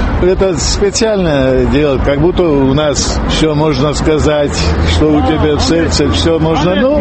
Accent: Abkhazia, Georgia; Я беженец из Абхазии. Вот уже 18 лет

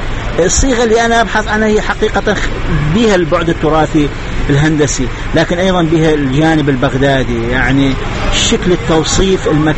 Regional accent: Baghdad, Baghdad Governorate, Iraq; اولا انا ثقافتي ثقافه بغداديه، كوني يعني ولدت في بغداد في منطقه شعبيه في منطقه باب الشيخ،

